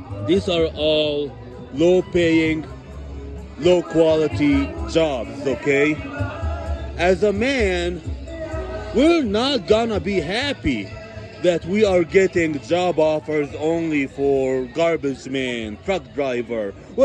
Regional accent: Florida, United States; So, I'm from Florida. We have all this stuff in Florida, so it ain't all that for me.

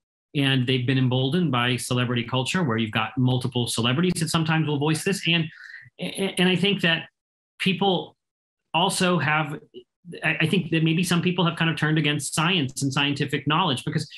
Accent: Pittsburgh, Pennsylvania, United States; When I'm talking to you now from Pittsburgh, which is my hometown, and this is where the polio vaccine was invented by Jonas Salk.

